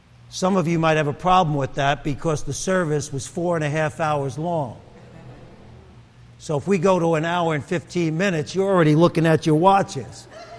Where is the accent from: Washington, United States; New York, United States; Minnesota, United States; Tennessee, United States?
New York, United States; Brooklyn; I thought people, when I grew up in Brooklyn, after midnight, they went to bed.